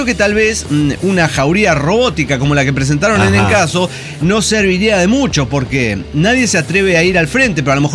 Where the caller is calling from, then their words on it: Barcelona, Catalonia, Spain; de Barcelona, Cataluña, España.